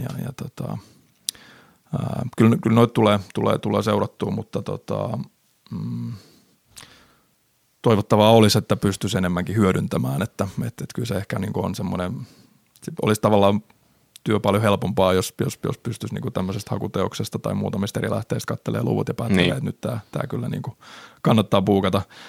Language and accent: Finnish; Pori, Satakunta, Finland; now in Helsinki, Finland; vaikka nyt olen Helsingissä pitkään asunut, niin Porista alkujaan kotoisin ja saanut itse pikkupoikana pyöriä Porijatsissa ja konserteissa